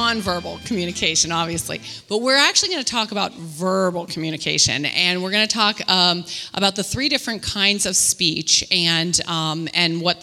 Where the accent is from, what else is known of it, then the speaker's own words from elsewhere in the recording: Pittsburgh, Pennsylvania, United States; So I am from Pittsburgh, and I can say a lot really fast if I get going. So yeah, Pittsburgh.